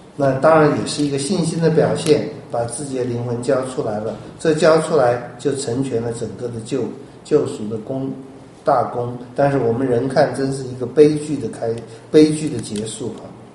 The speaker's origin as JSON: {"language": "Chinese", "country": "China", "said": "我们中国人有些很坏的习惯，包括还要什么停尸49天啊"}